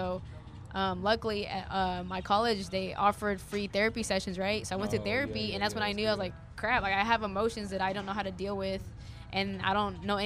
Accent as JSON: {"language": "English", "town": "Oklahoma City", "region": "Oklahoma", "country": "United States", "said": "So I'm from Oklahoma City, and I always tell people, like, I come from like a strict household at the time."}